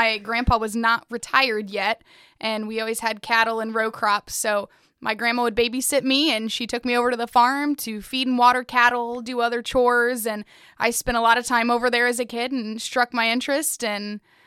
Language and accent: English; Girard, Illinois, United States; I'm originally from Macoupin County. I grew up in Girard, Verdon area, and went to North Mac High School.